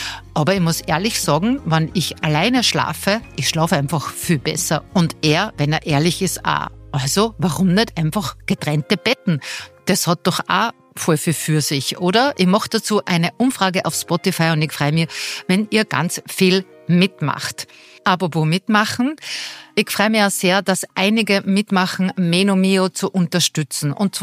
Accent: Austria; bei uns in Österreich

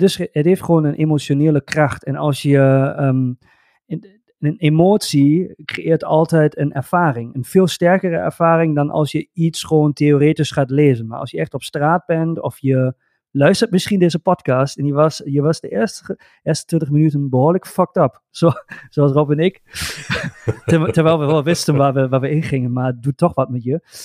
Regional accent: Germany; Dutch is a second language; Ja, ik ben een Duitse

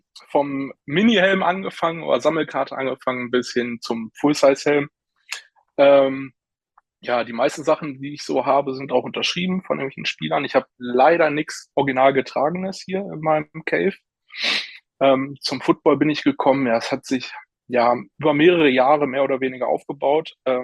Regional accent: Paderborn, North Rhine-Westphalia, Germany; Nee, ich komme aus Paderborn, aus Ostwestfalen.

